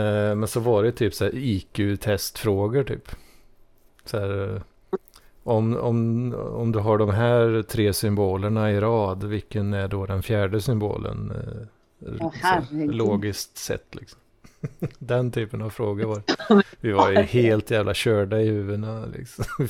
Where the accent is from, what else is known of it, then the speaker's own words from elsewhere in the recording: Västra Götaland County, Sweden; I Västgötaslätta.